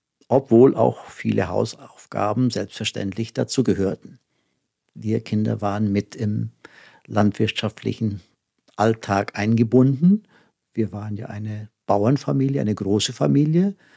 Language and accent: German; Rio Grande do Sul, Brazil; now in Neuendettelsau, Germany; Eigentlich komme ich aus Südbrasilien, denn nur Brasilien ist auch noch nicht ausreichend.